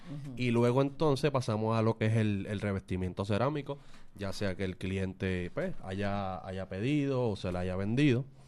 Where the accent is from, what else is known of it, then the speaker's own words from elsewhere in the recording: Quebradillas, Puerto Rico; Mira, yo soy de Quebradilla. Estoy en el pueblo de Quebradilla.